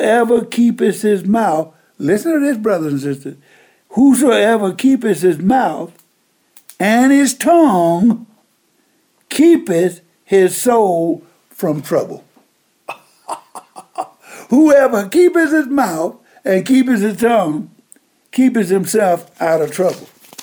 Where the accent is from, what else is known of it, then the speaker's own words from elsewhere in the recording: Mississippi, United States; I grew up in Mississippi.